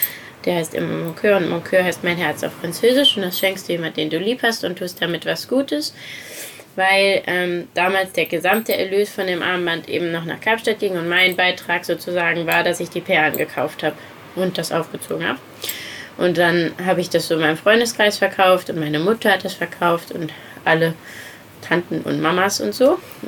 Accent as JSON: {"language": "German", "region": "Saarland", "country": "Germany", "tie": "born or raised there", "said": "Im Saarland. Und das war aber an der französischen Grenze, wo ich gearbeitet habe, bei meinem Papa in der Firma."}